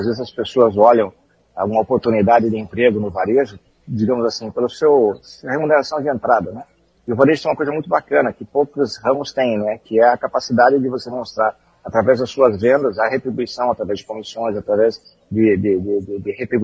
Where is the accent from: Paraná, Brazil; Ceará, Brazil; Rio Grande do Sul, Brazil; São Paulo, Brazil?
Paraná, Brazil; Maringá; born there; Maringá é uma cidade onde eu nasci, que eu tenho um carinho enorme.